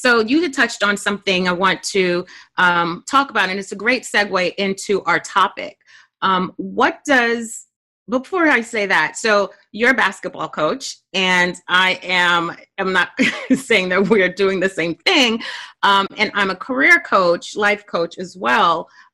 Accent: Brooklyn, New York, United States; So FYI, I'm from Brooklyn and sometimes that comes out.

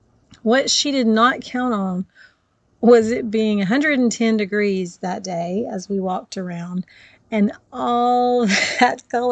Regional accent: Georgia, United States; We are from Georgia. We were there.

